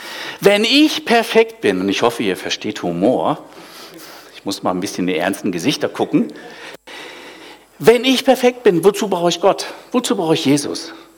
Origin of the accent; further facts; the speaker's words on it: Hamburg, Germany; Ich lebe ja hier schon seit 40 Jahren lebe ich hier schon. Aber von meinem Ursprung her bin ich Hamburger. Und ich kann Hamburger Platz nacken und dann geht's richtig los, wenn ich in Hamburg bin. Na, dann wird das ganz anders vom Tonfall.